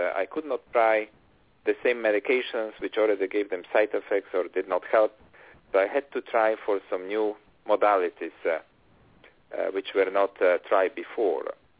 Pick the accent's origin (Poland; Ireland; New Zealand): Poland; English is a second language; moved away as an adult; also born or lived in Germany / Italy; now in United States; I'm from Europe, specifically from Poland. And before I came to this country 25 years ago, I used to work for different universities in Germany, Italy, and Poland.